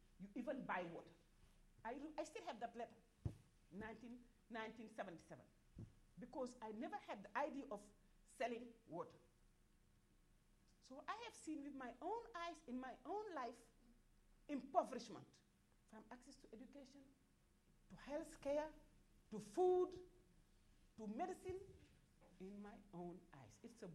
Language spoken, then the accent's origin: English; Dakar, Senegal; I was born in the north of Senegal, on the bank of the Senegal River. And I grew up in Dakar.